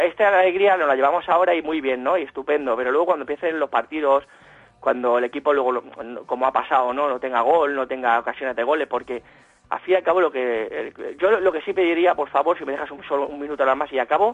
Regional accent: Spain; los que somos españoles de toda la vida

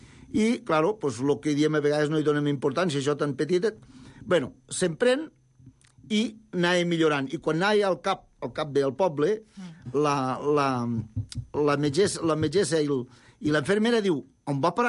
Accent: Serós, Catalonia, Spain; No, jo sóc de poble.

